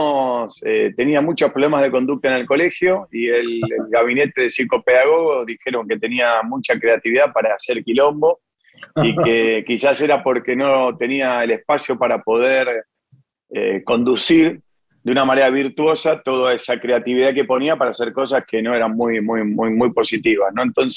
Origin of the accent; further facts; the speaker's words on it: José Mármol, Buenos Aires Province, Argentina; yo soy de la zona sur, yo me crié en José Mármol, en el límite entre José Mármol y Adoroé